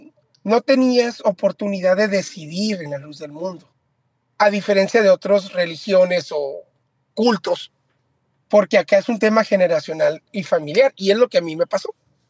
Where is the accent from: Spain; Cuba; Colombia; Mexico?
Mexico; Ensenada, Baja California; born there; Yo nací en Ensenada, pero mi abuelita fue la primer miembro de la Luz del Mundo en Ensenada.